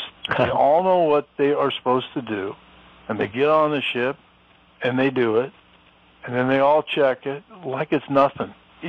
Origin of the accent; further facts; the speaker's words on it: Missouri, United States; where else could three guys from Missouri get together in a jazz show? So we are all from Missouri.